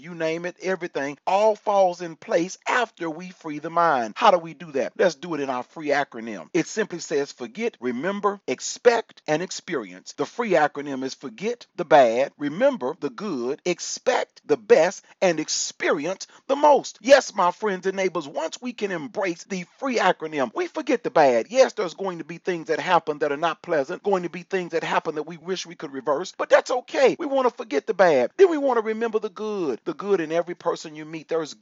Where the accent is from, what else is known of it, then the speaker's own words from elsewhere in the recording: Texas, United States; you know I'm a Texan, and everybody in Texas, just about, we all shoot guns.